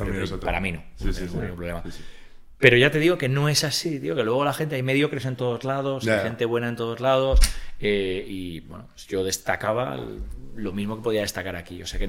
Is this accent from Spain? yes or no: yes; Madrid, Community of Madrid, Spain; Yo soy un paleto de Madrid.